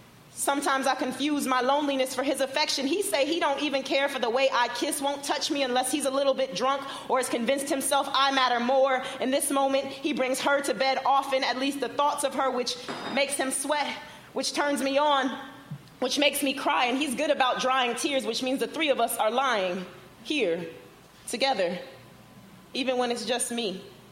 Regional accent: Oakland, California, United States; I'm from Oakland, California.

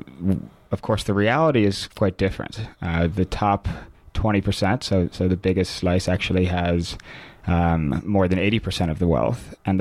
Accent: Washington, District of Columbia, United States; moved away; It's probably worth noting that I'm originally from Washington, D.C. I've been here for 3 years

